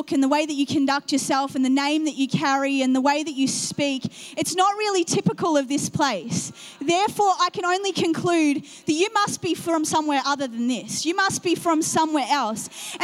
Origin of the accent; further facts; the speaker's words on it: England, United Kingdom; born there; I'm like, I was born in England. And they're like, England? And then finally I'll be like, and my dad's Persian, my mum's Irish.